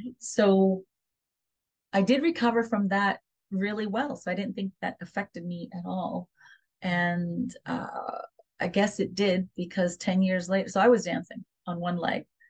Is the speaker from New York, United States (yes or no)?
yes; New York City, New York, United States; So, so we're all from, well, I'm from New York. I'm the first one born. The other 2 were also born in Queens.